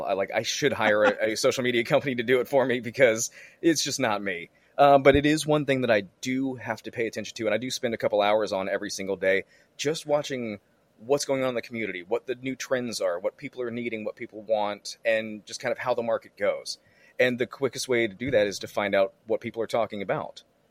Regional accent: St. Petersburg, Florida, United States; I am. Born and raised right here. I was born in St. Anthony's downtown.

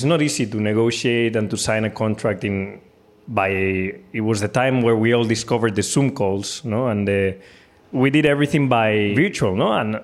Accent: Spain; English is a second language; I mean, I'm Spanish. I live very close to Italy. I feel close to the Italian culture, because I grew up in Italy a lot, doing all of my go-kart races.

